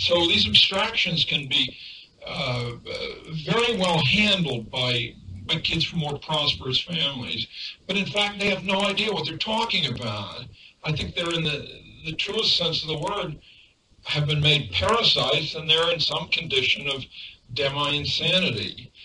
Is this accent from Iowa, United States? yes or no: no; Monongahela, Pennsylvania, United States; I'm from Monongahela. That's bad Western Pennsylvania. We're neighbors.